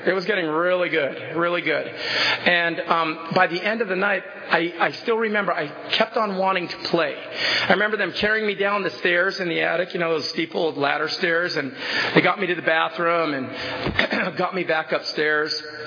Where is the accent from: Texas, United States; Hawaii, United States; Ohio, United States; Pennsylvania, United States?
Hawaii, United States; also born or lived in Oregon / Washington; I was born in Hawaii. Aloha. And I was a surfer boy. I lived in Hawaii for many years.